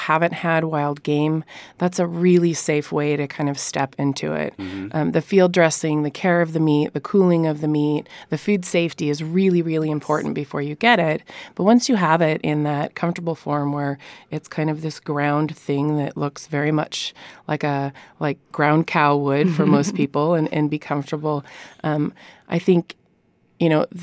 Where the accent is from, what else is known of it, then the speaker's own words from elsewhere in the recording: Idaho, United States; moved away; also born or lived in Montana; So I'm originally from Idaho and spent about 12 years in Montana.